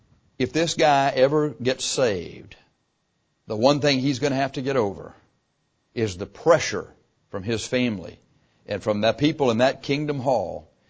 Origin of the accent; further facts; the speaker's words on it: Texas, United States; We were raised here in South Texas, and probably the predominant religion down here is Catholicism, wouldn't you think? And that's what I was raised.